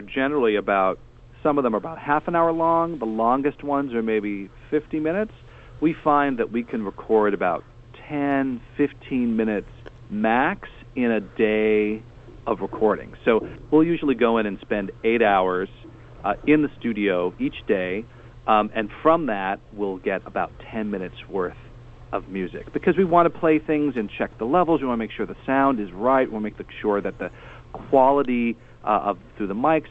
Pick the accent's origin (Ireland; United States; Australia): United States; Boston, Massachusetts; I grew up in Boston, and they had a youth symphony series.